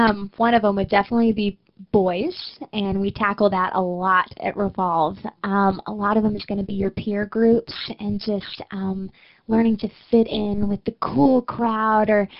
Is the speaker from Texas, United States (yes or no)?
yes; San Antonio, Texas, United States; also born or lived in Brazil; I grew up in San Antonio, but I was born on the mission field because my parents were missionaries in Brazil. So, but pretty much, you know, raised my entire life in San Antonio, Texas, and just love it.